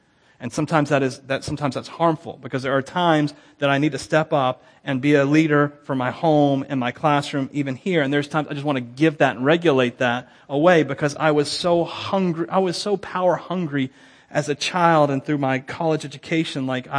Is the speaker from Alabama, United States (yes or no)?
no; Wauchula, Florida, United States; I grew up in Wachula. You can't get much more American than being from Wachula